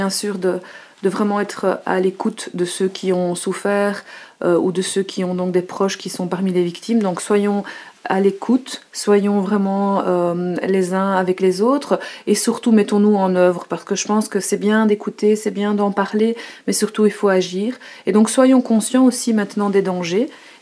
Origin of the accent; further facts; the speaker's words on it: Belgium; en tout cas en tant que Belge et peut-être Européen